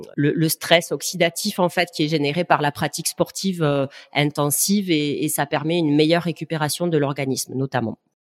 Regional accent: Saint-Brieuc, Brittany, France; d'un point de vue purement local, parce que je suis de Saint-Brieuc

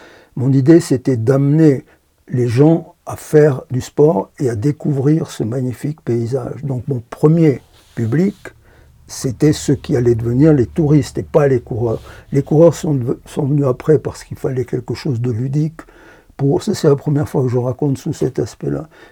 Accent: Sierre, Valais, Switzerland; also born or lived in Zinal; originaire de Zinal, ma mère est née à Zinal. Mon père est né à Saint-Luc, bourgeois de Saint-Luc. Moi, je suis né à Sierre, mais j'ai passé mes 30 premiers étés à Zinal.

